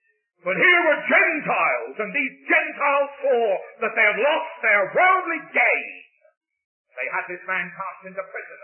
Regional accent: England, United Kingdom; As a Christian, not as an Englishman, but as a Christian.

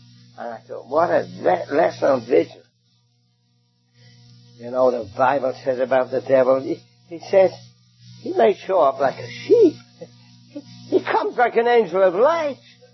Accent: England, United Kingdom; Now, I grew up in England. You can tell from my accent. Not Scotland, by the way. Don't make that mistake. I grew up in England

